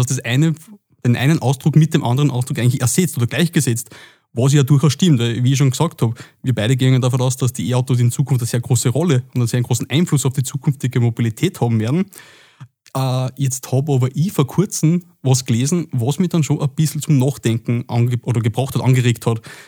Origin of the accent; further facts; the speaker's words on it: Upper Austria, Austria; ich komme aus dem Müllviertel und wir haben da, wenn wir öffentlich in die Stadt fahren hätten wollen, ist der Bus einmal in der Stunde gefahren und einmal in der Stunde wieder retour.